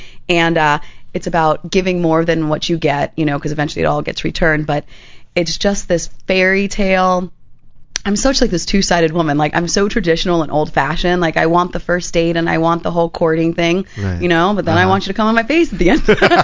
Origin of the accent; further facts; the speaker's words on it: Miami, Florida, United States; But I think it's because I grew up in Miami